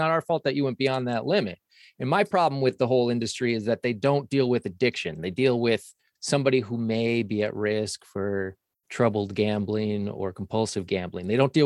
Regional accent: Michigan, United States; moved away as an adult; I grew up in Michigan and I lived there till I was 31.

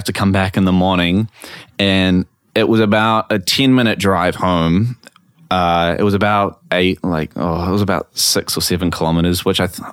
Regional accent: New Zealand; Yeah. I come from New Zealand.

